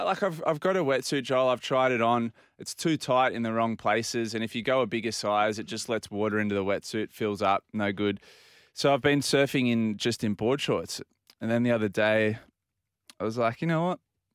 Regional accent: Port Macquarie, New South Wales, Australia; I did a lot growing up in Port Macquarie, so I know the scene

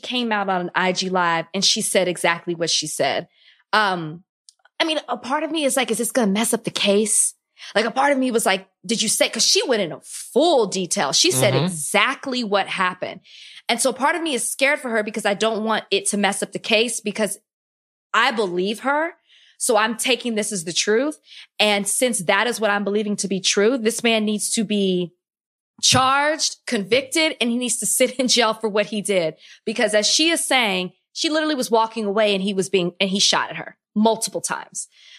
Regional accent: Dallas, Texas, United States; I'm from Dallas.

